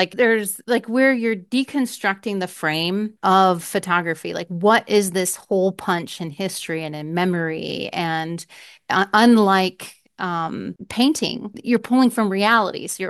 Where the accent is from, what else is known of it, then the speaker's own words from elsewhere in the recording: Battle Creek, Michigan, United States; And I'm from Battle Creek, is right down here in the palm.